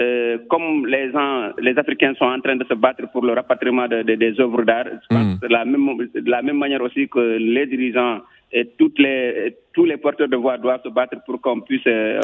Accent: Senegal; en tant que Sénégalais qui veut vraiment découvrir qui était

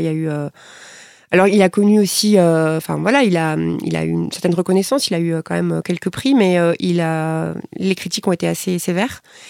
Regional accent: Metz, Grand Est, France; moi j'avais 17 ans, je venais de province, hein, parce que je viens de Metz à l'origine

